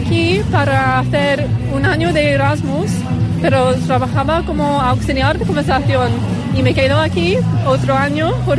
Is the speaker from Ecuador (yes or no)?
no; England, United Kingdom; Spanish is a second language; now in Castellón, Spain; soy auxiliar de conversación en Castellón y soy de Inglaterra